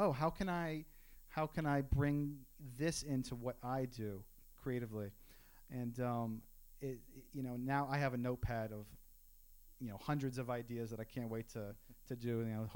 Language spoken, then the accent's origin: English; North Carolina, United States; I grew up in North Carolina. I made him watch a lot of Met games.